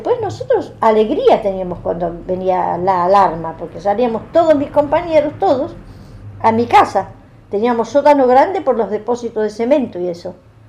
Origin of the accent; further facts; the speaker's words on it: Germany; Spanish is a second language; now in Buenos Aires, Argentina; El 27 de septiembre vinimos en el año 48 acá. 21 días el viaje vine yo de Alemania 48 acá. A Buenos Aires, porque tenía tíos abuelos de mi mamá.